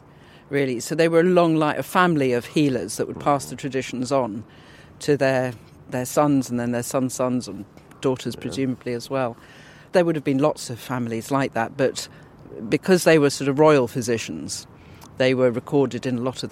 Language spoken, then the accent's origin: English; Kenya; I grew up in Kenya, so from the age of 6 or 7, we were outdoors pretty much all the time. I was the eldest of 5 children